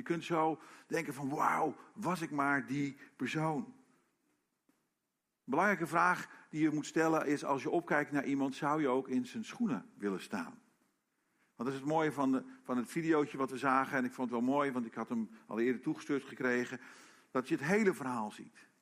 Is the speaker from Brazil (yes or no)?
yes; Brazil; now in Netherlands; Voor degene die dat niet weet, ik ben opgegroeid in Brazilië.